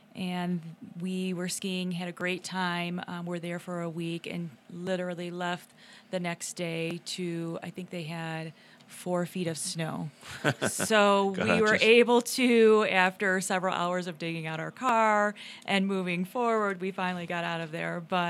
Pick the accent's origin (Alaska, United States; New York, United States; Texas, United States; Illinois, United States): Illinois, United States; Chicago; I am originally from Chicago, but I have to say I love the state of Colorado. I've been here for about 19 years